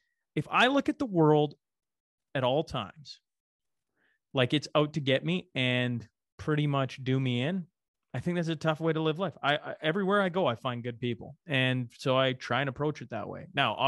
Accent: Canada; he's an embarrassment to me as a Canadian.

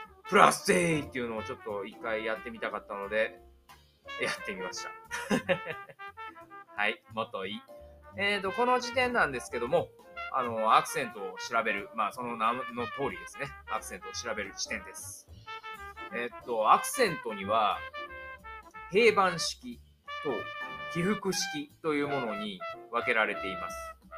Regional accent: Kansai, Japan; accent: Kansai; 関西なまり、やっぱり思い込んでいるもの単語ってあるんですよね。

